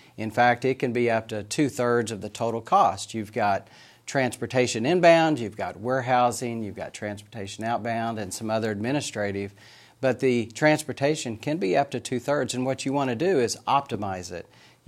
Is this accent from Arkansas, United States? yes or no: yes; Arkansas, United States; being here in Northwest Arkansas, growing up in Northwest Arkansas